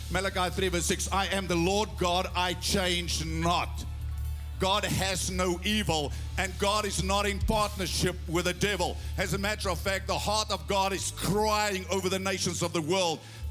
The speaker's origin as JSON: {"language": "English", "country": "South Africa", "said": "I never thought the day would come that as a South African, I would have to fight for religious freedom."}